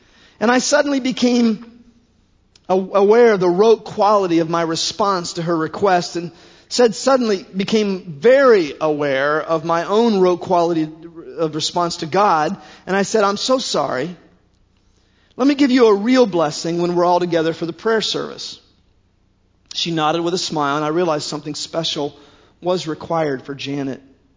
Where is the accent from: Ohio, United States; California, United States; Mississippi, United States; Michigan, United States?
Ohio, United States; but I'll call him Henry because I'm from Ohio.